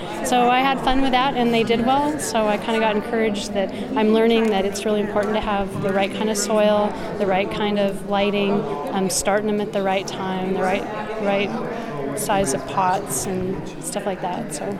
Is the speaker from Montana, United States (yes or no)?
yes; Montana, United States; because it wasn't like where I grew up in Montana with my mom and my grandma's gardens.